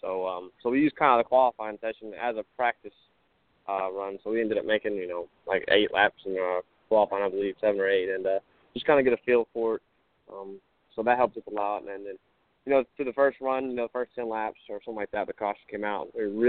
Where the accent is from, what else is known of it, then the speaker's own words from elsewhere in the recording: Greenville, Alabama, United States; also born or lived in Montgomery, United States; Yes, sir. I was born in Montgomery, and then I lived in Greenville for about 10, 12 years, something like that. So yeah, from there, from the beginning.